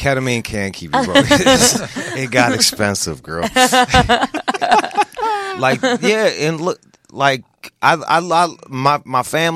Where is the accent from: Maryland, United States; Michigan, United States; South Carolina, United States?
Michigan, United States; Pontiac; I'm from the Rust Belt. I'm from outside of Detroit, Pontiac, Michigan